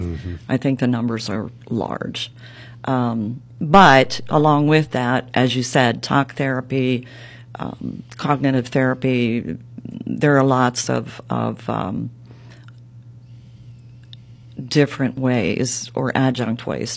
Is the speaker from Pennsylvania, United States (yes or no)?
yes; Fenelton, Pennsylvania, United States; I am. Yes, I grew up in the Fenelton area. I went to Carn City High School.